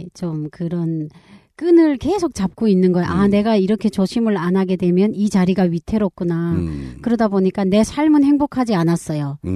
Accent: North Korea; now in South Korea; 내가 탈북민이라고 하면

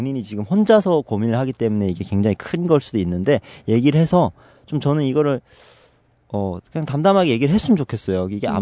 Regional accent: North Korea; 사실 나 고향이 북한이야.

